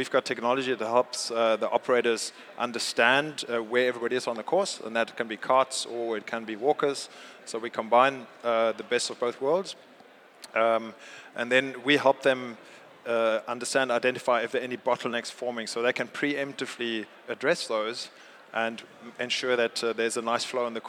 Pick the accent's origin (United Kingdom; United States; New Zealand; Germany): Germany; now in Cape Town, South Africa; And I'm German, just to confuse things.